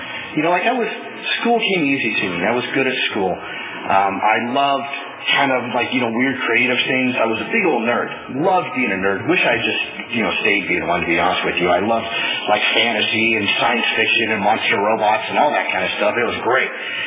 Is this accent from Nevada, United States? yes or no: no; Porterville, California, United States; I grew up in Porterville, and as handicapped as that is, I had a really good childhood.